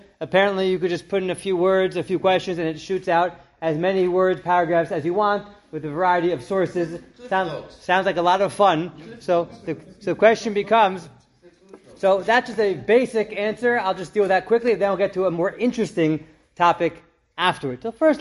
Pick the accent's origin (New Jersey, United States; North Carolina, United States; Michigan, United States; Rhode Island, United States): New Jersey, United States; I grew up in Jersey. We didn't have regions in Jersey, but in New York they have regions.